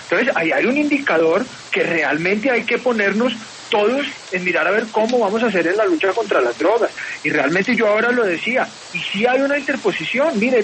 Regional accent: Colombia; A mí me alegra como colombiano

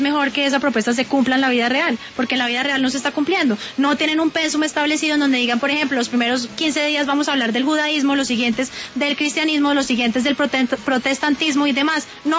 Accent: Colombia; yo también soy colombiana

